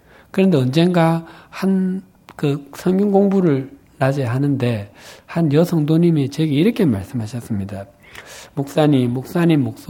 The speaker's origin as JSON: {"language": "Korean", "region": "Busan", "country": "South Korea", "tie": "born or raised there", "said": "아시는 바와 같이 제 고향이 부산입니다. 제가 사역하면서 제가 쓰는 그 사투리가 문제가 되리라고 생각해 본 적은 한 번도 없었습니다."}